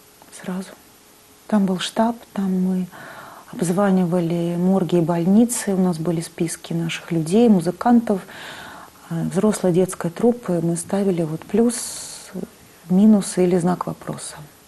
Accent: Moscow, Russia; такую гордость за то, что я москвичка

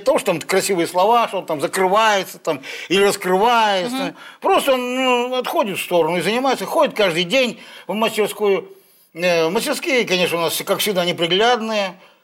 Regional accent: Yekaterinburg, Sverdlovsk Oblast, Russia; also born or lived in Leningrad; Я коренной, сверловчанин. Коренной сверловчанин. Просто я долгое время жил в Ленинграде.

